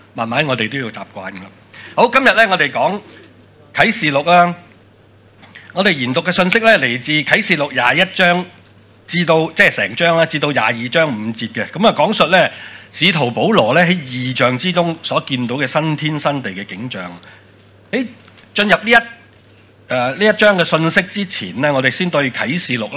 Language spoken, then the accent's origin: Cantonese; China; 我哋中国人咧一般未过新十五都仲拜紧年噶系嘛